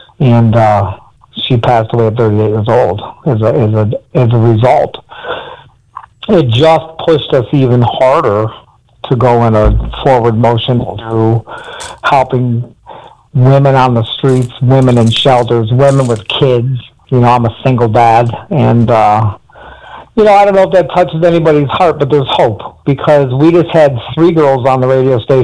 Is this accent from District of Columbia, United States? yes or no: no; Michigan, United States; I'm from Michigan, and the Muslim population is huge.